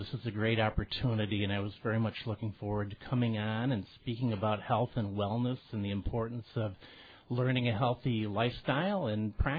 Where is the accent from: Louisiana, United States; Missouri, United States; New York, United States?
New York, United States; Rochester; born there; Right. Well, I was born in Rochester